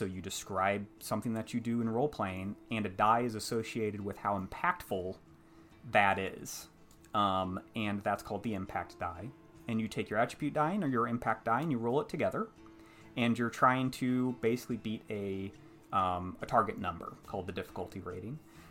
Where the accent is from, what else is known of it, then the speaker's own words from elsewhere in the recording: Illinois, United States; moved away as an adult; also born or lived in North Carolina; But I'm originally from Illinois, moved to North Carolina fresh out of college, because we got offered a job to move down there. And then we've kind of been in the South since.